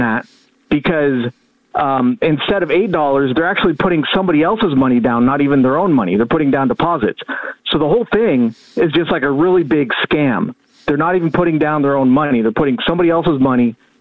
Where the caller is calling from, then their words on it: Santa Rosa, California, United States; from Santa Rosa, California.